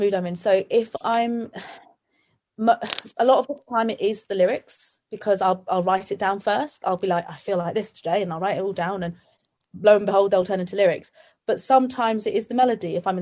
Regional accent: Skiathos, Thessaly, Greece; So I was brought up on the Greek island of Skathos. That is where my family is at the moment.

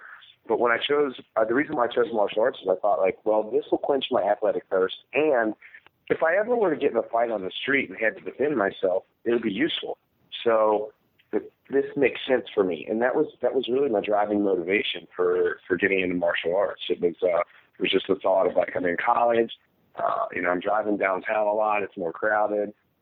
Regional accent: Cincinnati, Ohio, United States; Born and raised in the Midwest, Cincinnati, Ohio. I grew up and graduated from high school here in Cincinnati.

